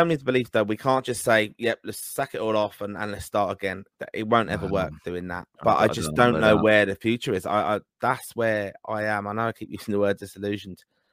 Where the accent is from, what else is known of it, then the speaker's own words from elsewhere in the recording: Ireland; that is a familiar, I think, feeling with many of us as Irish match-going fans, to be honest.